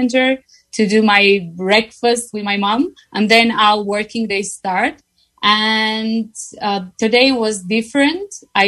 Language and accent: English; Armenia; first language Armenian; English is a second language; Now, of course, Armenian is my native language. At school, we studied Russian, English, at the university, Russian, Italian.